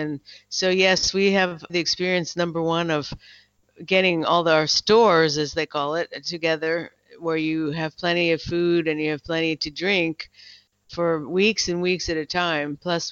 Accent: United States; now in Berlin, Germany; I'm an American living in Berlin. As of February sometime, I got my German citizenship too, so I'm a dual citizen.

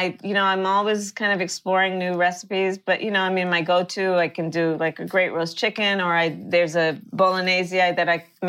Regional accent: Oakland, California, United States; born there; I mean, Giants, but A's, you know, I was born in Oakland.

